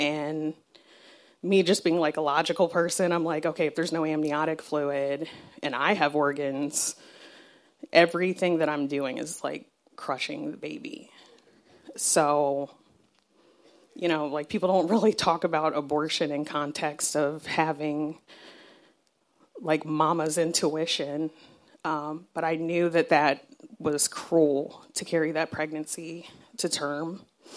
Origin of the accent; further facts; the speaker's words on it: Arizona, United States; Like, my husband grew up in Baltimore. I grew up in Southern Arizona.